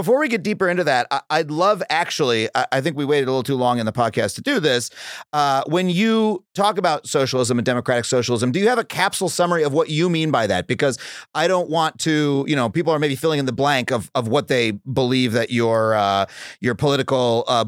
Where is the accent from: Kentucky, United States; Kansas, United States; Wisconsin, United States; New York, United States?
New York, United States; You're talking about like where I grew up on Long Island versus Brownsville, Brooklyn, right?